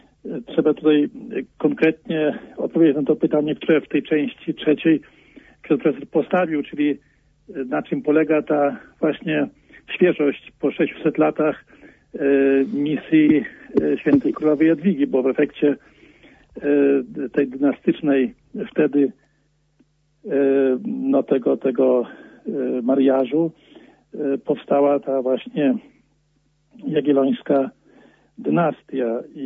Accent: Vilnius County, Lithuania; now in Gdańsk, Poland; ja pochodzę z archidiecezji wileńskiej.

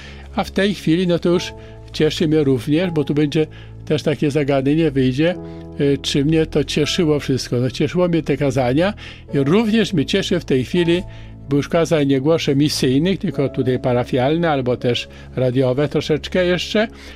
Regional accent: Lesser Poland, Poland; a moja wioska jest tuż pod Tuchowem

